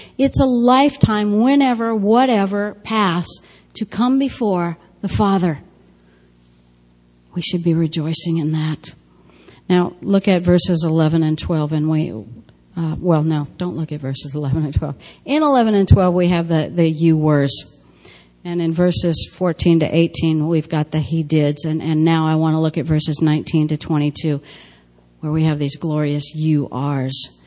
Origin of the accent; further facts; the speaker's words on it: United States; because, again, I love being an American.